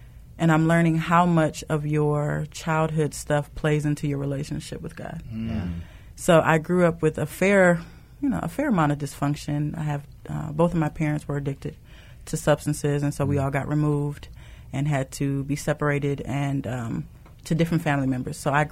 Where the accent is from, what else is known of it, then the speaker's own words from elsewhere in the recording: South Bend, Indiana, United States; Okay. I am from South Bend, mm-hmm. Early 30s.